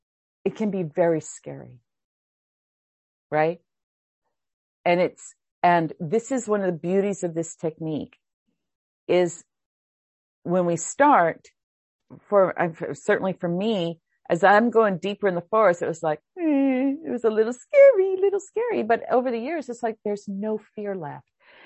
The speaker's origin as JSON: {"language": "English", "region": "Hawaii", "country": "United States", "tie": "born or raised there", "said": "because I grew up in Hawaii and we don't really have meadows."}